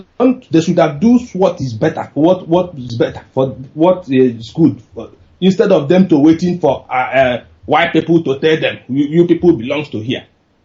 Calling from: Oslo, Norway; I'm calling from Oslo, Norway.

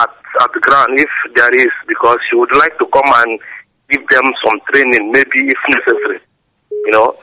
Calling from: Moscow, Russia; Yeah, I'm calling from Moscow, Russia.

